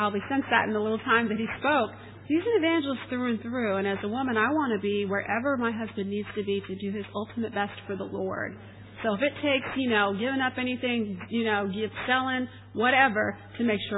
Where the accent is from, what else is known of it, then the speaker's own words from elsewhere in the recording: United States; accent: American; because obviously I'm from America, so I've got the American accent.